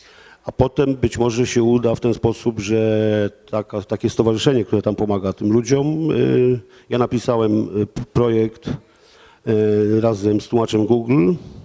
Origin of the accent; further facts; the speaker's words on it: Gdańsk, Pomeranian Voivodeship, Poland; Znaczy ja z Gdańska to 3.